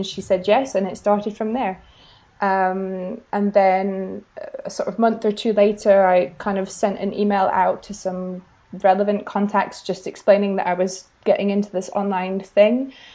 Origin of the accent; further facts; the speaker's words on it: United Kingdom; moved away as an adult; now in France; So I'm British, but I've lived in France since I finished my studies.